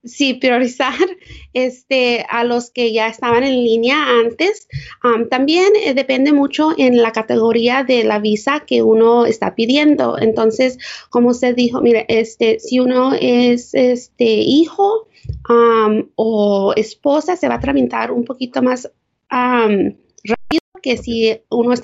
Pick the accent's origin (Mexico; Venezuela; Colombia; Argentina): Mexico; now in United States; somos muchos mexicanos que quieren venir aquí a los Estados Unidos.